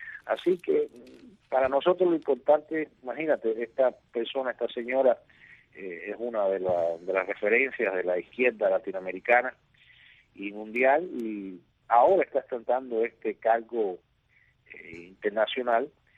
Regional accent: Cuba; como movimiento y como cubanos.

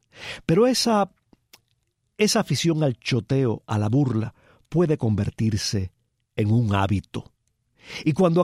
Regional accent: Cuba; ¿Cómo somos los cubanos? ¿Cómo nos ve la mayor parte del mundo? ¿O cómo muchos de nosotros sabemos que en el fondo realmente somos?

